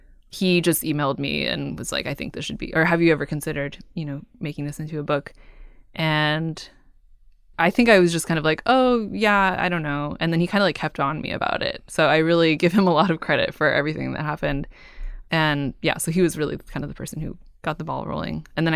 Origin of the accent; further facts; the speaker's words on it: Cupertino, California, United States; So I grew up in Cupertino, and I now live in Oakland, and I lived in San Francisco before.